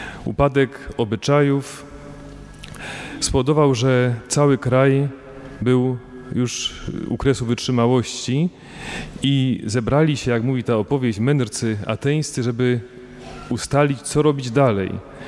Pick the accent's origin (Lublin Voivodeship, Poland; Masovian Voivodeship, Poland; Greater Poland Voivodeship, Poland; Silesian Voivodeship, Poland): Silesian Voivodeship, Poland; Pochodzę z diecezji bielsko-żywieckiej.